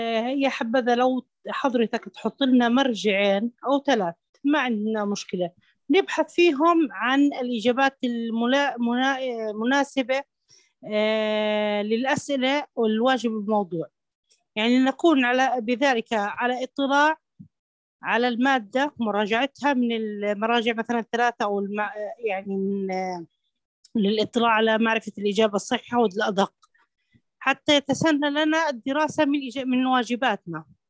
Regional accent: Saudi Arabia; محذوف من عندنا في السعودية

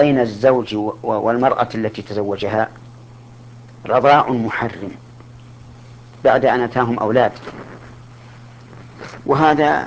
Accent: Saudi Arabia; لكن عندنا في السعودية

